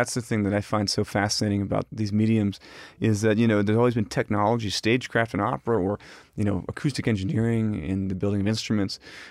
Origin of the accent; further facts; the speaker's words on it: Richmond, Virginia, United States; there in the nation's capital, close to where I grew up in Richmond, Virginia, is very special for me